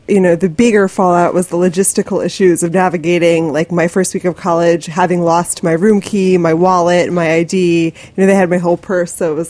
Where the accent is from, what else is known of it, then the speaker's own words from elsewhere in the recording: Baltimore, Maryland, United States; I was born and raised in Baltimore, which was way scarier than the Upper West Side.